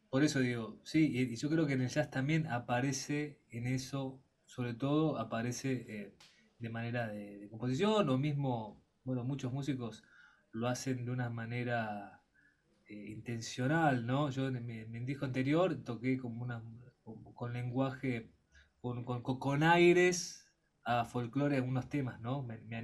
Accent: Argentina; Ya de por sí es argentino, porque se toca acá y somos argentinos y tocamos jazz.

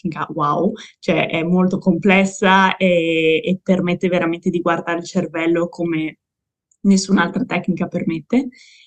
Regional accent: Modena, Emilia-Romagna, Italy; io sono originaria di Modena

